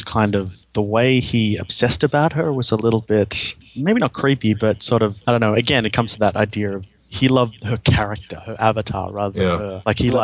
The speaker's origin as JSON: {"language": "English", "country": "Australia", "said": "Okay, I'm sorry. I'm Australian."}